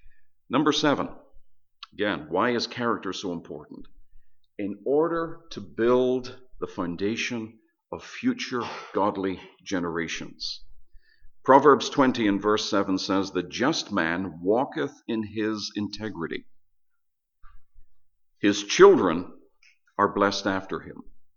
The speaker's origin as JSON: {"language": "English", "town": "Belfast", "region": "Northern Ireland", "country": "United Kingdom", "tie": "born or raised there", "said": "I come from Northern Ireland, and my hometown of Belfast."}